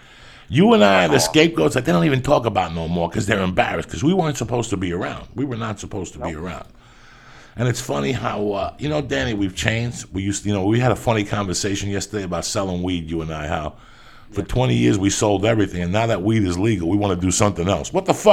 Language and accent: English; North Bergen, New Jersey, United States; I'm from North Bergen just like you.